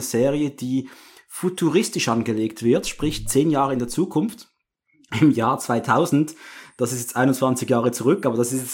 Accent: Muttenz, Basel-Landschaft, Switzerland; war unterwegs in meiner Heimatstadt Muttenz.

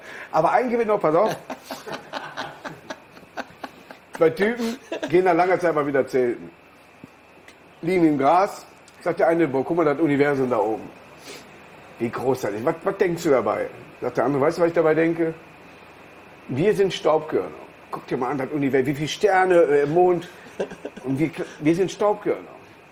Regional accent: Hamm, North Rhine-Westphalia, Germany; Wir kommen aus Hamm, ja.

